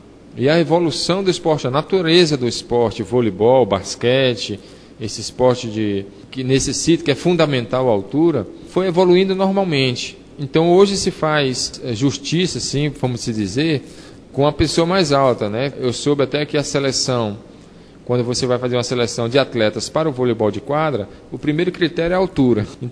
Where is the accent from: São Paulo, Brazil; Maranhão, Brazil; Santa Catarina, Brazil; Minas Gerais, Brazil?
Maranhão, Brazil; Bacabal; born there; also born or lived in Alenquer / Marabá / Pedreiras / Russas; now in Ceará, Brazil; eu morei minha infância todinha no interior, né? Na cidade de Bacabal, onde eu nasci. Depois eu fui para Alenquer, no Pará, uma cidade bem pequena. Depois eu fui para Marabá, também no Pará. Pedreiras, no Maranhão. Morei em Russas, aqui no Ceará.